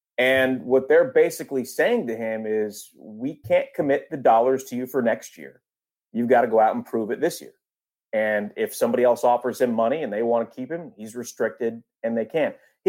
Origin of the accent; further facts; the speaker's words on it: New York, United States; You know, for me personally, growing up in New York, getting to call a game in Madison Square Garden was like one of the highlights of my life.